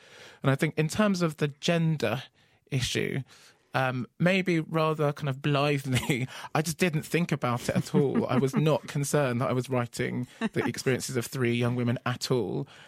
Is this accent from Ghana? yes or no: yes; Ghana; And here are some fantastic things about being Ghanaian and some fantastic things about Ghana as a country.